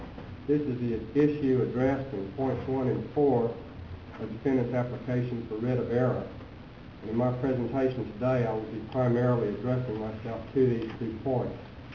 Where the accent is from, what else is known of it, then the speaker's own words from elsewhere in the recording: Fort Worth, Texas, United States; May it please the court, I am from Fort Worth and I represent the defendant